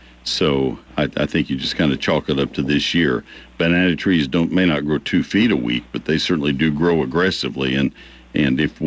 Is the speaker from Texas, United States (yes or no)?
yes; Texas, United States; now in Washington, United States; People are great. I love my home state. We are in D.C., which is pretty close to the New York way of life